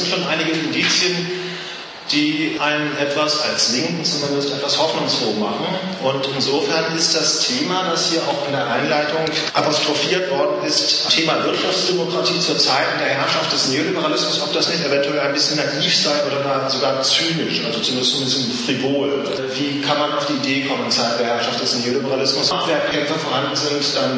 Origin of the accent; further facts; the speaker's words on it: Hamburg, Germany; ich komme aus Hamburg.